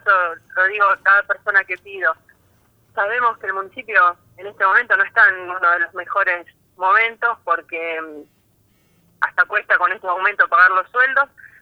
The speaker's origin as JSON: {"language": "Spanish", "town": "Chacabuco", "country": "Argentina", "said": "yo soy de Chacabuco, no se sientan que yo soy de afuera, yo soy de ustedes."}